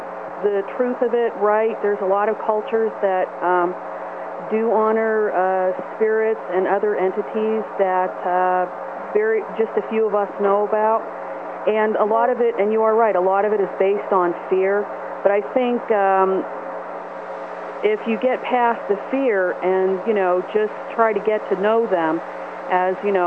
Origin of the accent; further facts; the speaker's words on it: Portland, Maine, United States; the old house that I grew up in Portland, Maine